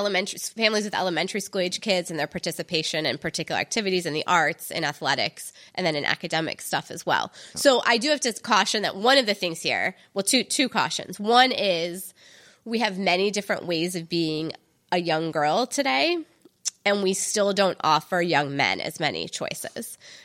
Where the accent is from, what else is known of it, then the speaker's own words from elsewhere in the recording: Michigan, United States; I went to an all-girls school in another state. I grew up in Michigan.